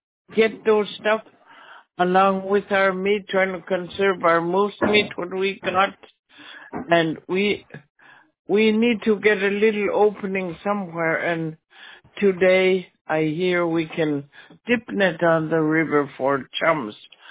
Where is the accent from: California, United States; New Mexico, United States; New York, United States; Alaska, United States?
Alaska, United States; Russian Mission; Yeah, I'm from Russian Mission. Yes, I'm from Russian Mission.